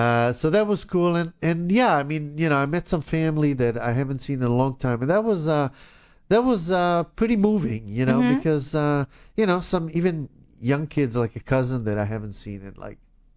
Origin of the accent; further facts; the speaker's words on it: Israel; now in United States; I've lived here for 35 years. It's not the same. I'm an American, you know. I'm not as much Israeli anymore.